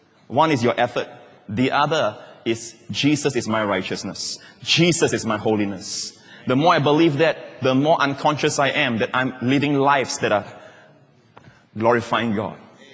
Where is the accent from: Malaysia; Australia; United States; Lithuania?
Malaysia; now in Singapore; You know, when I crossed over from Malaysia, we went for holidays. Then we came over from Malaysia.